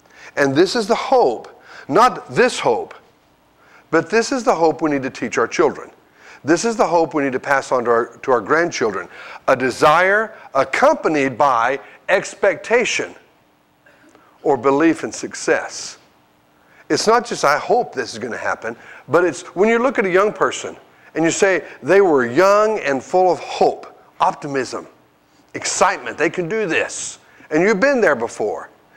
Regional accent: Dumas, Texas, United States; I was raised in Dumas, Texas, just across the border over there in the Texas Panhandle, and grew up on a farm outside of Dumas.

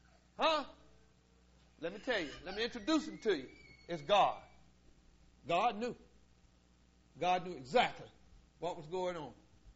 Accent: Willard, United States; I'm from Willard, though. I don't see much.

